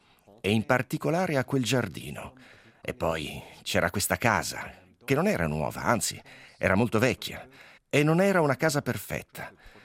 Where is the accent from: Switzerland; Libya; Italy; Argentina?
Switzerland; Aarberg, Bern; born there; Siamo nati ad Arberg, nel canton Berna. La città più vicina era Bien, dove c'era il Film Podium.